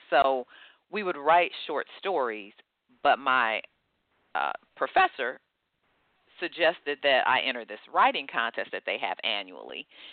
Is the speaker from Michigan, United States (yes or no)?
yes; Detroit, Michigan, United States; I grew up in Detroit, Michigan.